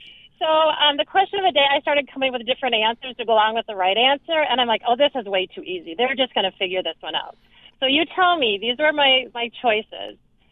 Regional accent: Iowa, United States; Well, I grew up in Iowa, and I biked Rag Rai. That was the bike ride across Iowa and all that.

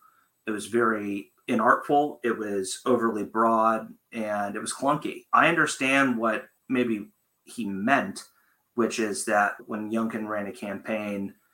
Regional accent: Ohio, United States; I'm from Ohio. You're not going to get any argument from me about getting rid of Confederate statues.

